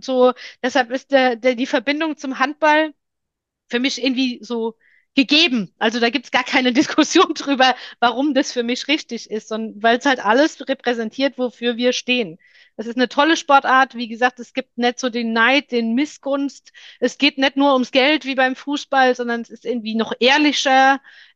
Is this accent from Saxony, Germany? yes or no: no; Langenselbold, Hesse, Germany; Dann sind wir in Selwold, meine Heimatstadt ja